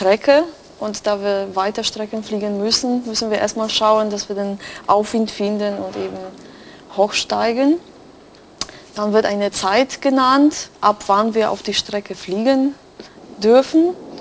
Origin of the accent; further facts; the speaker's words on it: Poland; Also da möchte ich aber nicht so trennen, Deutsch, Polnisch, ich bin Polin, aber...